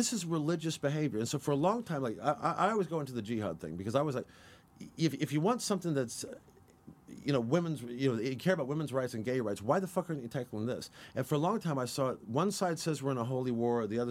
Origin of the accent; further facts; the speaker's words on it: Missouri, United States; the equivalent of the Southern Baptist I grew up with in Missouri.